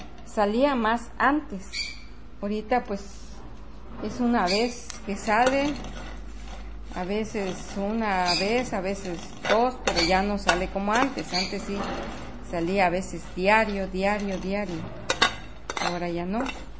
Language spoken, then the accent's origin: Spanish; Chiapas, Mexico; Soy nativa de acá de Tuzla, es la comida o el tradicional